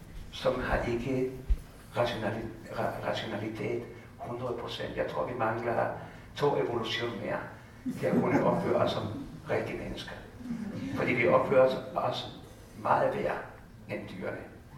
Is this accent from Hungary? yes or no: no; Santiago, Santiago Metropolitan Region, Chile; Danish is a second language; now in Denmark; Jeg boede i Santiago, et hovedsted